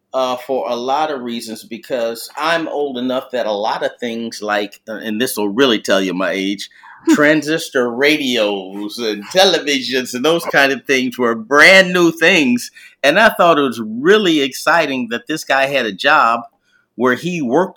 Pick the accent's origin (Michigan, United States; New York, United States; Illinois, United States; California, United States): Illinois, United States; Chicago; now in Indianapolis, United States; I actually family's from Texas originally, but I grew up mostly in Chicago.